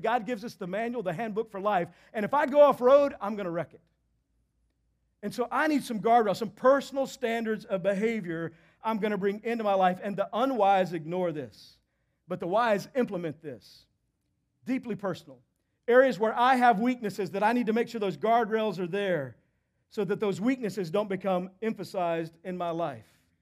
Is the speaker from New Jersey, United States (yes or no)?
no; Texas, United States; I was 15 years old growing up in Texas, and it became time to get my learner's permit so I could drive. Now, I don't know how it is for you, but back in Texas, you start driving at like 7